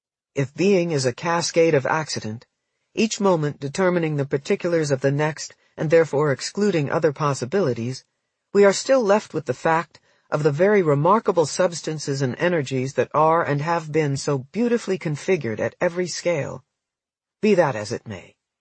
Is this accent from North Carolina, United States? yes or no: no; Idaho, United States; born there; now in Iowa, United States; I am in my 70s, I was born in Idaho, I live in Iowa, I teach in a public university, and I am a self-professed Calvinist. Ah, well, I will only grow older, I am happy in Iowa, my religion is my religion.